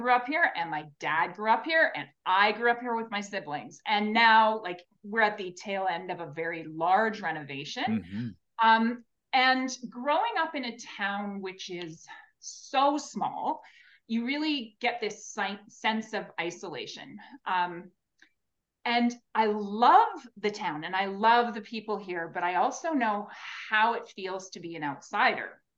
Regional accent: Canada; So I go through and I sort of try to pretend I'm not Canadian as the last second.

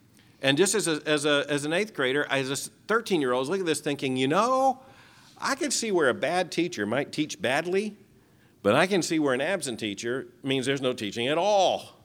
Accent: Lakeland, Florida, United States; born there; I was born in Lakeland, Florida, about 30 miles from here.

